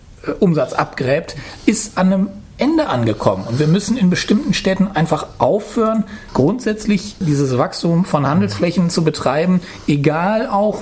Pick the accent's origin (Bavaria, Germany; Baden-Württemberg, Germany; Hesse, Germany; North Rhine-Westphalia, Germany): North Rhine-Westphalia, Germany; Wuppertal; Ich bin selber in Wuppertal groß geworden